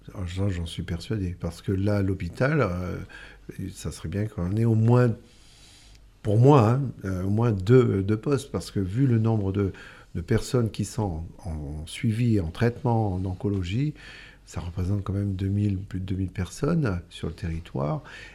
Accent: New Caledonia; on est en Calédonie, on est des Calédoniens

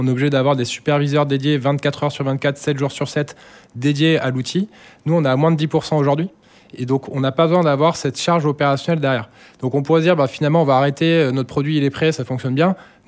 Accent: France; Donc, en fait, systématiquement, on a toujours ce réflexe quand on est français d'être un peu trop ingénieur, de penser produit avant d'aller au marché.

